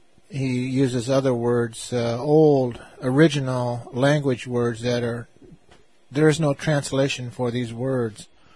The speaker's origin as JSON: {"language": "English", "town": "Oglala", "region": "South Dakota", "country": "United States", "said": "I'm from Oglala"}